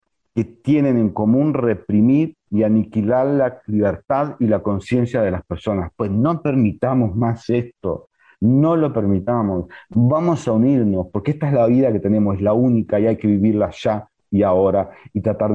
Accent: Paysandú, Uruguay; en mi ciudad natal

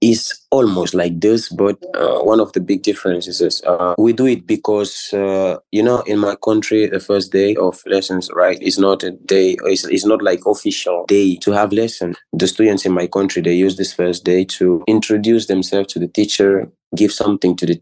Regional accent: Equatorial Guinea; moved away as an adult; now in Russia; I am from Equatorial Guinea. I'm 23 years old. I'm living here in Russia almost more than 5 years. In Russia, I'm studying. I'm here as a student

